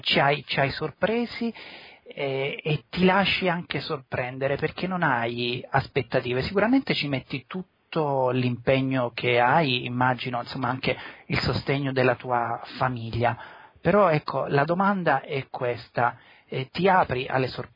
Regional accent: Apulia, Italy; Io sono pugliese

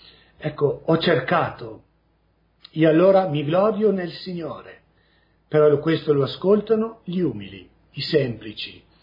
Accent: Veneto, Italy; sono veneto, vengo da una comunità

